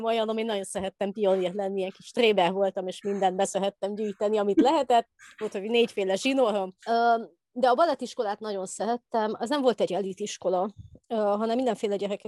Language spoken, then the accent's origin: Hungarian; Cluj-Napoca, Cluj County, Romania; Hát kolozsvári születésű vagyok, nem az értelmiségi közegből. Én első generációs értelmiségi vagyok.